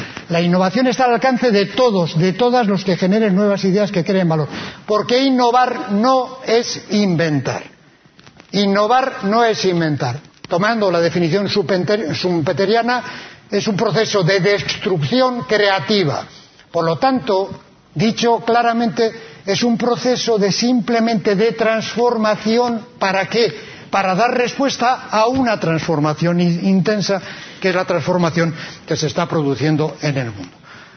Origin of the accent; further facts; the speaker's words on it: Bilbao, Basque Country, Spain; Porque somos de Bilbao y eso cualifica.